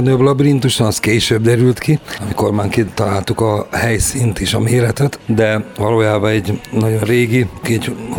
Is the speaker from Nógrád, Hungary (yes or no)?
no; Makó, Csongrád-Csanád, Hungary; Úgy kezdtük, hogy én makói vagyok.